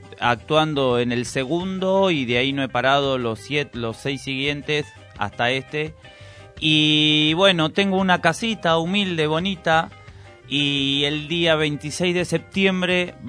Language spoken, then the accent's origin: Spanish; Lanús, Buenos Aires Province, Argentina; now in Moreno, Argentina; soy de Lanús, de sí, zona sur, he viajado un montón, he mochileado, bla, bla, bla, y hace unos 13 años, 14 ya van a ser, porque mi hija tiene 13, la más grande, que vivo en el sí, oeste.